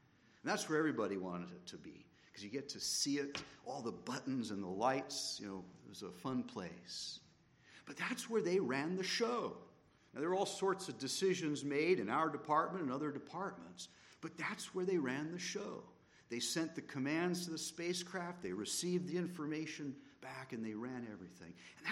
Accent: Pasadena, California, United States; in my hometown, Pasadena.

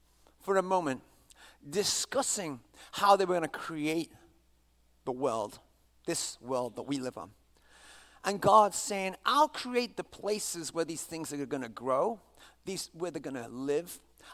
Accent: England, United Kingdom; I can't really do it because I'm English

